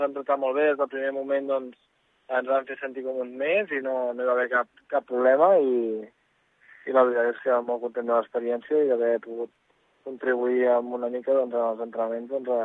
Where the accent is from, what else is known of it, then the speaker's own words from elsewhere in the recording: Catalonia, Spain; jo soc de Catalunya, així que em tocaria jugar amb Catalunya